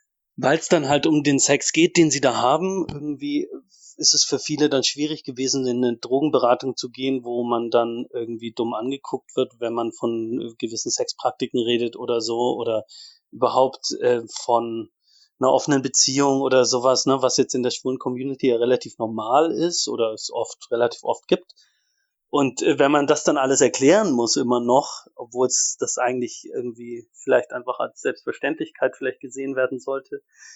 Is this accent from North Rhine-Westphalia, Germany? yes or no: no; Ansbach, Bavaria, Germany; und dann noch in so einer Laiengruppe in Ansbach, wo ich aufgewachsen bin.